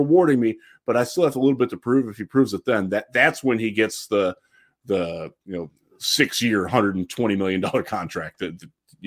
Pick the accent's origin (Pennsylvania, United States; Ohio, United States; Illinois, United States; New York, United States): Ohio, United States; Vermilion; You know, I grew up playing – so I'm from Vermilion High School, class 1990.